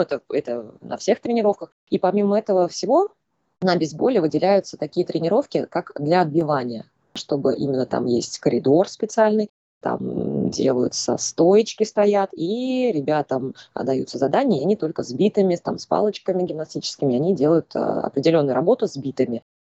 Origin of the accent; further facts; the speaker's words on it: Ufa, Bashkortostan, Russia; now in Saint Petersburg, Russia; Ну, получается, просто я из Уфы выбрала, что я поняла для себя, что я бы хотела переехать либо в Краснодарский край, либо в Санкт-Петербург. Съездив туда и туда, посмотрела, я поняла, что я хочу жить все-таки в Санкт-Петербурге.